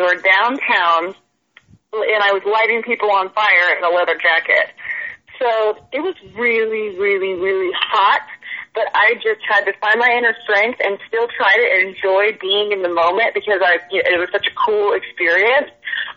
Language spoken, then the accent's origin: English; Lake Tahoe, California, United States; I grew up in Lake Tahoe, went to high school in Lake Tahoe, which is in California.